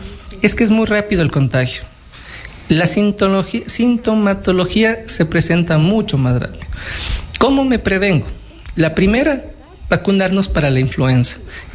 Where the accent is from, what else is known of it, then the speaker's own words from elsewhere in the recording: Ecuador; nosotros a veces como latinos o como ecuatorianos somos muy buenos para actuar cuando pasó